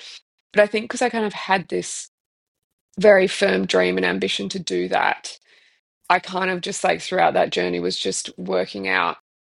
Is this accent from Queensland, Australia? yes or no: no; Sydney, New South Wales, Australia; I grew up on the Northern Beaches in Sydney